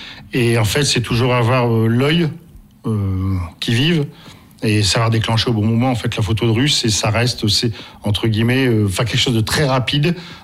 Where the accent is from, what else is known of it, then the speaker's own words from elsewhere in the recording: Lille, Hauts-de-France, France; comme je suis lillois en fait, j'ai vécu 50 ans à Lille